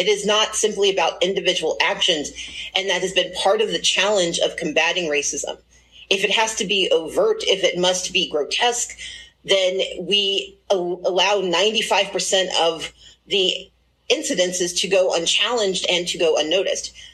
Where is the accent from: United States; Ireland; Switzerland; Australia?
United States; the South; Much like Senator Scott, I grew up in the South